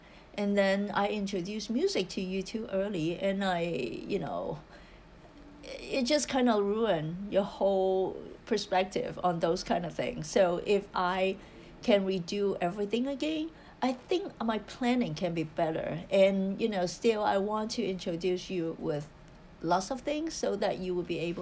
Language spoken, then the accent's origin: English; Hong Kong; So I grew up in Hong Kong, which is a Chinese society.